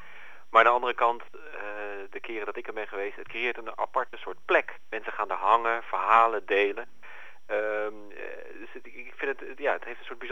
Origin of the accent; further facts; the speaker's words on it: Netherlands; now in Japan; we als Nederlander vrij nuchter zijn.